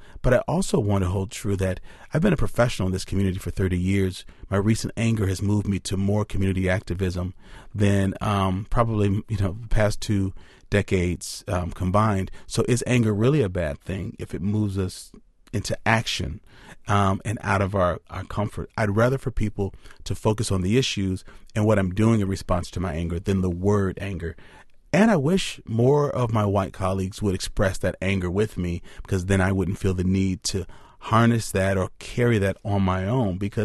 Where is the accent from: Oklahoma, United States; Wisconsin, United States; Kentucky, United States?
Wisconsin, United States; Madison; born or raised there